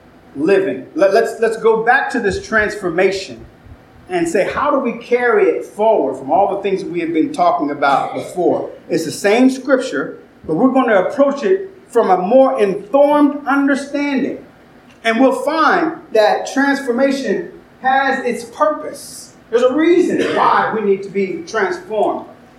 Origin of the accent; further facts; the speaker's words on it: the South, United States; I'm from the South, and you've probably heard this, but whenever someone says God is good, someone will reply, all the time.